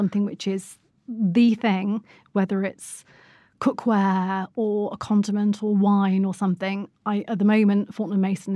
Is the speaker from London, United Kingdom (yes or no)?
no; Blackburn, North West England, United Kingdom; I'm from Lancashire. I'm from Blackburn. Don't go back there very much because I don't have any family there now.